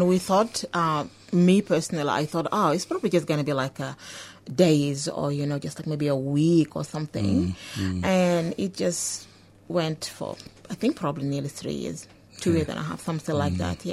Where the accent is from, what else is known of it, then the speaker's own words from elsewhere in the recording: Khartoum, Sudan; born there; There is Omdurman as well, but I was born in the Exat Khartoum.